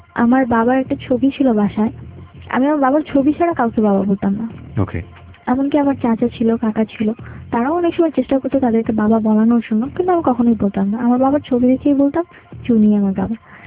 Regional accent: Dhaka, Dhaka Division, Bangladesh; আমি আমার আজকে 18 বছর বয়স। আমি ছোটবেলা থেকে বড় হয়েছি ঢাকাতেই।

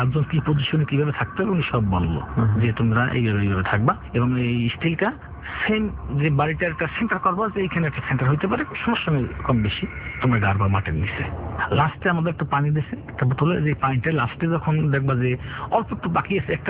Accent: Bangladesh; আমরা বাংলাদেশি ছিলাম, কোম্পানিটা বাঙালি।

